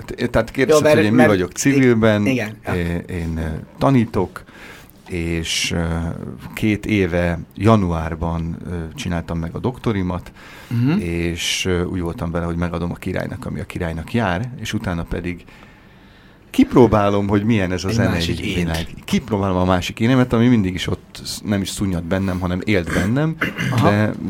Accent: Pomáz, Pest, Hungary; Most már 7. éve szervez akadémiát Pomázon, ahonnan mi származunk

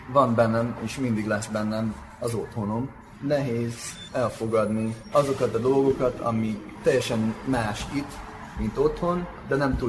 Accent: United States; Hungarian is a second language; now in Hungary; mert Amerikában, ahonnan én jövök, teljesen más

